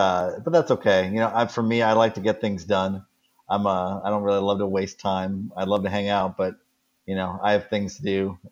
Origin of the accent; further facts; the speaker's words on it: Chicago, Illinois, United States; So I'm a Chicagoan, born and bred, and I have basically lived in Chicago most of my life at this point. So I'm definitely a Midwesterner